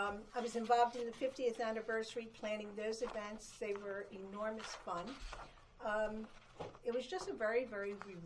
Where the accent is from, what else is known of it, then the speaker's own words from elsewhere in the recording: Pennsylvania, United States; I was born and raised in Delaware County, so back in 1991, I was councilwoman in the borough of Brookhaven for two terms.